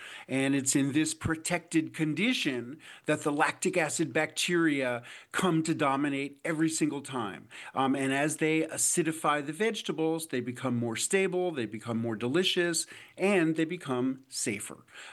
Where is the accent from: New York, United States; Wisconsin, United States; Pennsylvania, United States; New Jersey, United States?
New York, United States; New York City; I grew up in New York City as the grandchild of immigrants from Eastern Europe.